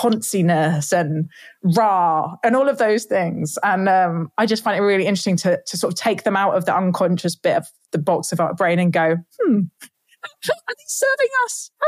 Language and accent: English; South of England, United Kingdom; I lived in Manchester for a while. I felt very foreign and I felt very posh, and I'm classic British thing here.